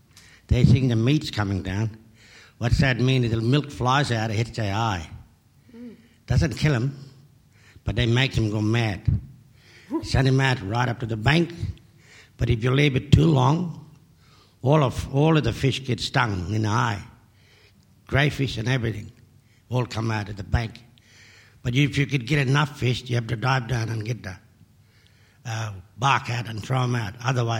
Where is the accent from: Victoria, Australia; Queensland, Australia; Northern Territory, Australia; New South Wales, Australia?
Northern Territory, Australia; from Northern Territory. I really lived in the bush all my life.